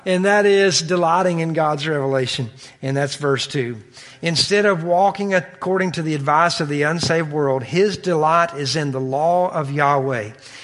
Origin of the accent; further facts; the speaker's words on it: Kentucky, United States; I think about, honestly, where I grew up in Kentucky, I don't know how the drug problem is here, but the drug problem is terrible in Southeast Kentucky.